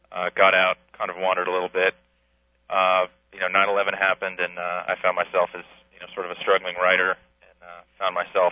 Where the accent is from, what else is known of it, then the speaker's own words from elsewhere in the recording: San Diego, California, United States; I grew up in San Diego in the Reagan era. A lot of my neighbors were Top Gun instructors or Vietnam veterans and Marine officers